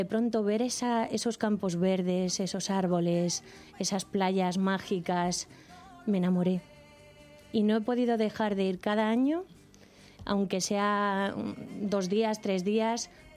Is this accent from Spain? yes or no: yes; Andalusia, Spain; De Granada, un pueblecito a la Medilla. Y es muy, muy cercano a Almería y es toda una tierra muy árida y tal.